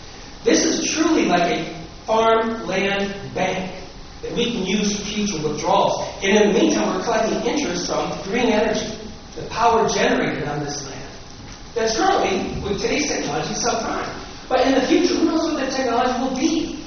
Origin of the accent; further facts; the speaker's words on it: New York, United States; We're farmers from Gansher, nine generations there.